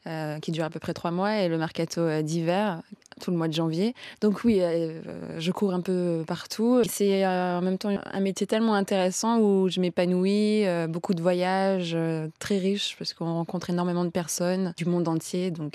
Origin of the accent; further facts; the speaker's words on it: Clermont-Ferrand, Auvergne-Rhône-Alpes, France; born there; J'ai fait le pôle espoir de volleyball à Rion parce que je suis née à Clermont-Ferrand.